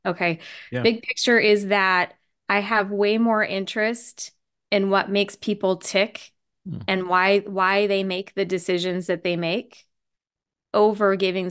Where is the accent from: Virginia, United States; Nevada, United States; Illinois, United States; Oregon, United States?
Nevada, United States; Las Vegas; I was born and raised in Vegas.